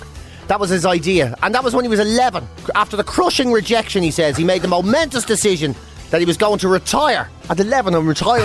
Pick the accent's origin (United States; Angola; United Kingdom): United Kingdom; Newcastle, North East England; accent: Newcastle; He's spinning in circles listening to my Newcastle accent here.